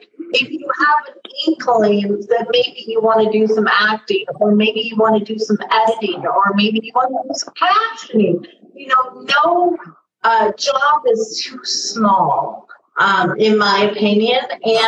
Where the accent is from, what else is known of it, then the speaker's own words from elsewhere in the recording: Iowa, United States; I'm from Iowa. Zach is from Iowa. Obviously, a majority. Guys, we love Iowa.